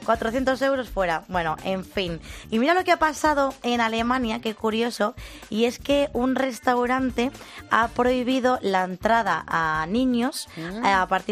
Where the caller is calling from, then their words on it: Alfara del Patriarca, Valencian Community, Spain; de Alfara, del Patriarca.